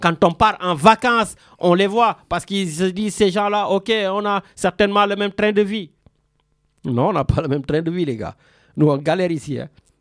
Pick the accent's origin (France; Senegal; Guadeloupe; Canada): Senegal; On est des Sénégalais, on est fiers de l'être, quelle que soit la deuxième nationalité que nous avons. Que ce soit française, américaine, suédoise, canadienne, tout ce que vous voulez.